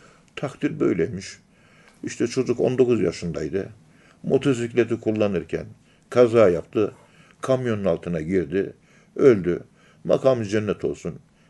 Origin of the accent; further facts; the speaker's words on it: Ankara, Turkey; Ankara'nın yerlisiyim. Şehirden hiç çıkmamışım.